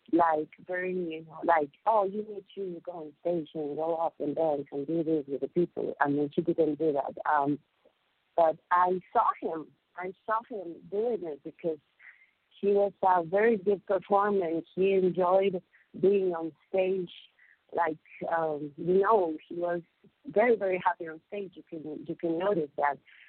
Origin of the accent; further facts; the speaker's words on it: Chapala, Jalisco, Mexico; also born or lived in Mexico City; Well, yeah, I was born in Mexico City, and then we moved to Chapala. And I felt like I was a city girl, and I should be in the city.